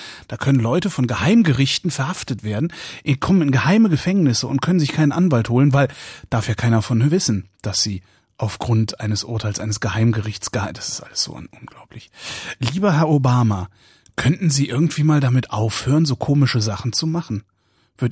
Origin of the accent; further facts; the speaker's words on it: West Germany, Germany; ich bin im Westen groß geworden